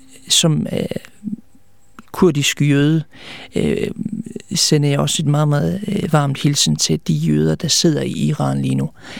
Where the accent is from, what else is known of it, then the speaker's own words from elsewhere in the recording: Aarhus, Central Denmark Region, Denmark; accent: Jutlandic; hvis der er en smule accent, så det må det være det jyske. Jeg er fra Aarhus af.